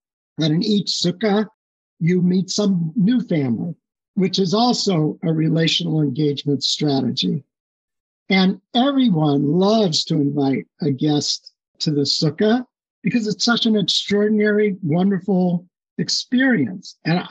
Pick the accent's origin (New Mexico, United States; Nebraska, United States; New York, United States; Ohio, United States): Nebraska, United States; Omaha; when I was a kid growing up in Omaha